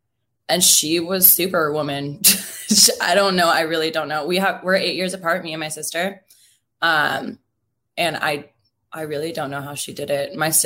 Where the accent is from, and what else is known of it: Seattle, Washington, United States; born or raised there